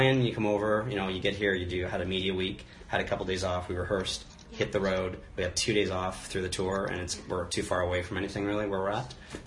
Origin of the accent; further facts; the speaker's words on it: Canada; now in Nashville, United States; Canada's my home country